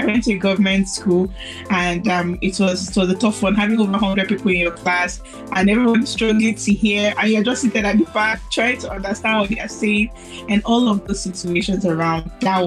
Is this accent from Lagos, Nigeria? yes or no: yes; Lagos, Nigeria; I grew up in Orochukwu, Lagos, and that area, if you would know that area is kind of rough, you know, they always have like a lot of issues going on there, fights and all of that.